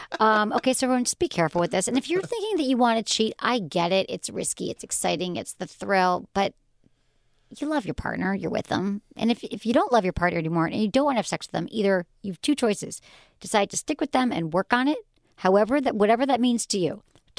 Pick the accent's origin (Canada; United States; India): United States; Michigan; growing up in Michigan, it was we had to bring in shovel